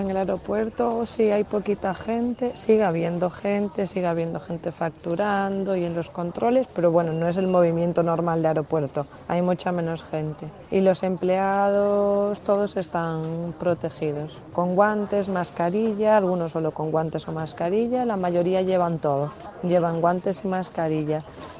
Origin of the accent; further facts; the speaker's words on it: Galicia, Spain; now in Barcelona, Spain; soy de España, de Galicia, pero vivo en Barcelona.